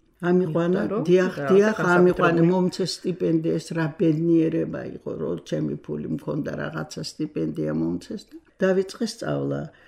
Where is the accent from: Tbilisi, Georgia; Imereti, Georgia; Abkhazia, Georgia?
Imereti, Georgia; Kutaisi; also born or lived in Russia; ქუთაისიდან ვარ, მაგრამ ქუთაისში ჩამოვედი, мама ჩემი იყო ფრინავი. და ომის შემდეგ რუსეთიდან, დედაჩემი რუსია, ჩამოვედით ომის შემდეგ ქუთაისში. და იქ უკვე ვიყავი 5 წელს დაახლოებით